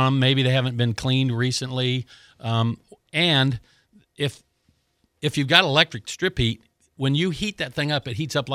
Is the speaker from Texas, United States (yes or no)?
no; Colorado, United States; now in Florida, United States; I grew up in Colorado, we don't need a stinking heater